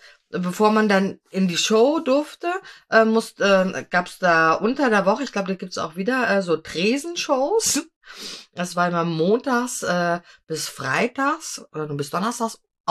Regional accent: Hesse, Germany; also born or lived in Göttingen; also bin in Göttingen geboren, in Hessen aufgewachsen, im kleinen Dorf bei Gießen. Gießen bin ich zur Schule gegangen

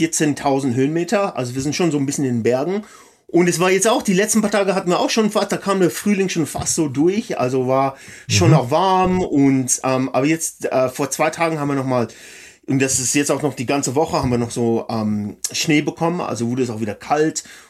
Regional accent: Alberta, Canada; Ich bin aber, wie gesagt, hier geboren in der Nähe von Jasper. Also in den Rocky Mountains bin ich eigentlich aufgewachsen. Mhm. Und jetzt lebe ich ein bisschen südlich davon in Banff, in der Nähe von Banff Nationalpark und auch in den Rockies.

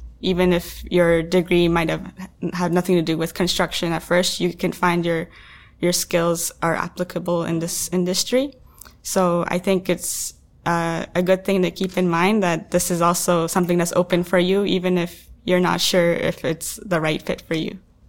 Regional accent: Toronto, Ontario, Canada; So I grew up in Toronto and there's always construction going on.

